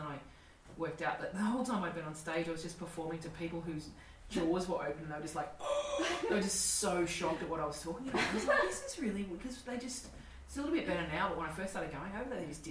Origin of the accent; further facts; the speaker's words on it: Australia; hey, everyone, I'm an Australian female comic. So, you know, as an Australian, I'm going to swear like a fuckload.